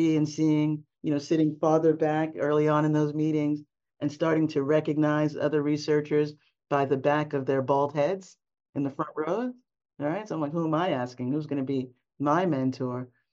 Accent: Jamaica; Just being Jamaican, don't put your hands on me, don't mess with my kid, and don't mess with my money.

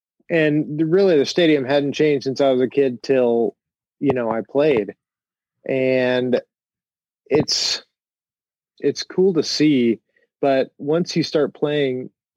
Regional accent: Iowa, United States; I grew up in Iowa. So, like

